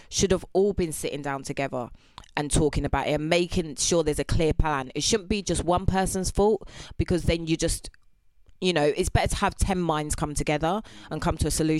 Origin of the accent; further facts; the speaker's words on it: England, United Kingdom; I'm English and black and female.